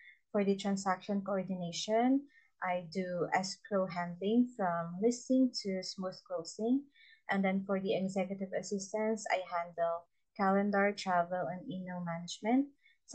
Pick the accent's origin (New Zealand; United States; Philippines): Philippines; Central Luzon; and I am from Pampanga, Philippines.